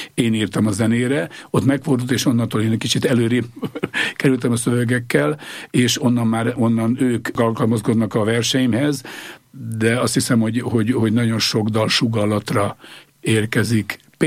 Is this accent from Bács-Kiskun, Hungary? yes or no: no; Borsod-Abaúj-Zemplén, Hungary; born there; Az pontosan azt jelenti, hogy születtem a Lenin-Kosztát művek lábánál 100 méterre a gyártól.